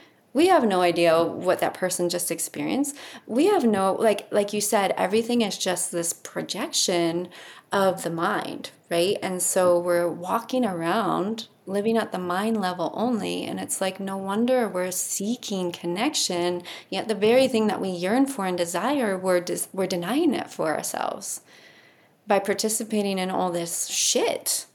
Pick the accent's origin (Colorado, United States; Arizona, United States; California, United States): Colorado, United States; and I said I was from Colorado, and she threw out some comment like, oh, well, you're liberal